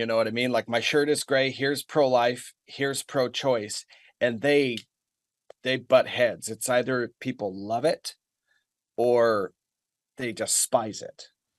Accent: Washington, United States; now in Florida, United States; Like, I came from Washington State. I moved to Florida last January.

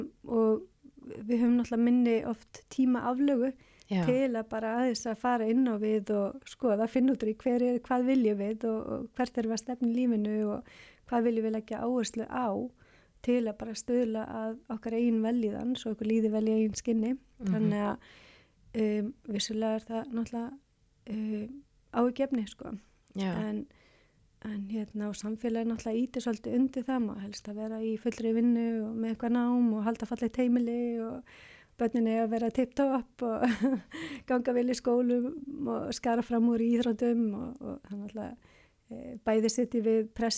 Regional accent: Hafnarfjordur, Capital Region, Iceland; ég ólst upp í Hafnarfirði, Norðurbænum þar og með villingunum þar, eins og var sagt. og hérna, og fór svo í Reykjavík í menntaskóla

